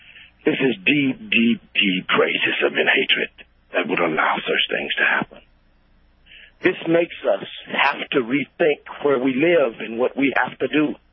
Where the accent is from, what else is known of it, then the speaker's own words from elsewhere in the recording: Mississippi, United States; I'm a black man. I grew up in Mississippi.